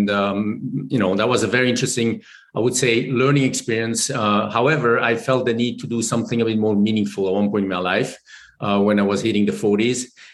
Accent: Geneva, Switzerland; But very shortly, I grew up in Geneva, Switzerland. I was blessed to grow up in an environment that is very international.

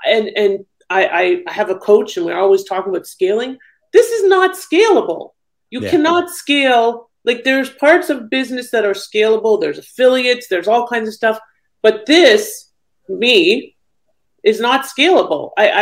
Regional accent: Thornhill, Ontario, Canada; moved away as an adult; also born or lived in Florida; now in United States; So I grew up in Thornhill, Ontario, and moved to the U.S. in 2001. Well, I moved here in the 90s, but then I moved back.

